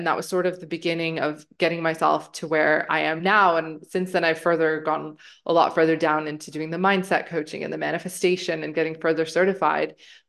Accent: Canada; I'm from Canada originally.

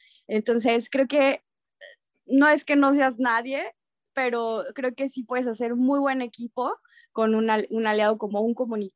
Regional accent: León, Guanajuato, Mexico; yo crecí en León y allá me desarrollé profesionalmente.

